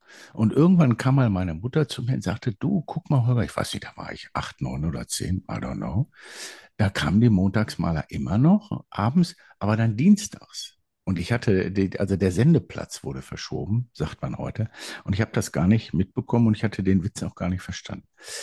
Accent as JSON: {"language": "German", "town": "Dortmund", "region": "North Rhine-Westphalia", "country": "Germany", "tie": "born or raised there", "also_born_or_lived": "Hagen", "said": "Also ich komme aber aus Hagen, bin aber schwerpunktmäßig früher in Dortmund auch groß geworden, also dann doch irgendwie Pott."}